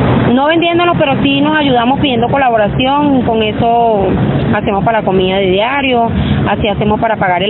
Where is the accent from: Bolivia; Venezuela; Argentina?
Venezuela; Valencia, Carabobo; also born or lived in Medellín; now in Cali, Colombia; soy de Venezuela, del estado Carabobo, Valencia. Mi llegada aquí a Cali, bueno, estuve 5 meses primero en Medellín